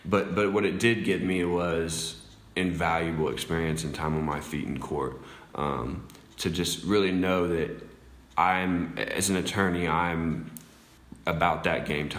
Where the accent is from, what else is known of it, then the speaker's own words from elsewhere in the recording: Kansas City, Missouri, United States; So I'm from Kansas City, Missouri. I grew up there.